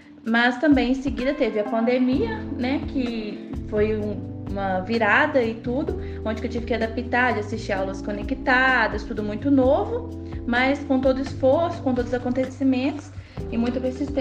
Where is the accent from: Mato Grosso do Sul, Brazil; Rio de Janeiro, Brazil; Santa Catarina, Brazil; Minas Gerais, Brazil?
Minas Gerais, Brazil; Manhuaçu; eu tenho 21 anos, sou nascida e criada aqui em Manhuaçu, né?